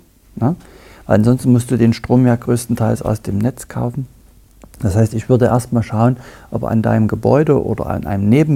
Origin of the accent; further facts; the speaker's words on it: Freiberg, Saxony, Germany; Ich komme ja aus Freiberg, Sachsen. Und es ist eine alte Bergbauregion, 300, 400 Jahre alte Tradition, Silberbergbau und so weiter.